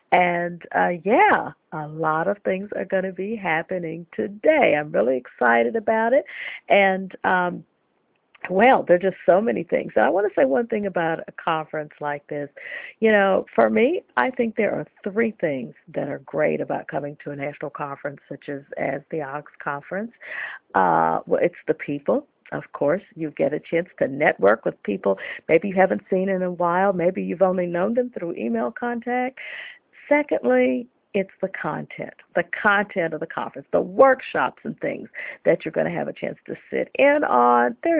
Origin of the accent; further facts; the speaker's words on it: Arkansas, United States; Just a thrill to see someone from Little Rock, Arkansas, my home state